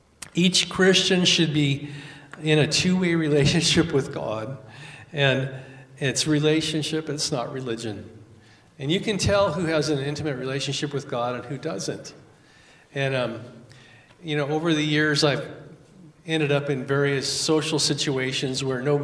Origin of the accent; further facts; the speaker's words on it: Oregon, United States; I grew up on the Oregon coast where most of my friends' dads were loggers, longshoremen, or fishermen, or they worked in a mill.